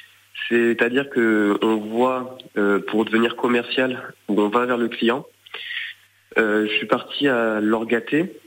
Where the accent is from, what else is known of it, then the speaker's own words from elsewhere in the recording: Occitanie, France; je viens du Lot, c'est pour ça.